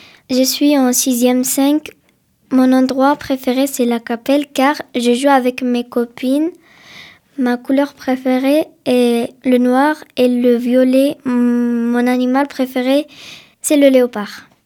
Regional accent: Spain; also born or lived in Morocco; j'ai 11 ans, je suis née au Maroc et je suis espagnole.

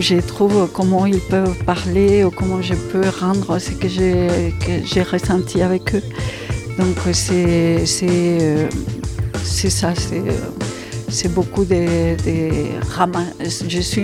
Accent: Spain; first language Spanish; French is a second language; now in Millau, France; Je suis espagnole, j'habite ici à Millau et je fais des mobiles depuis plus de 20 ans.

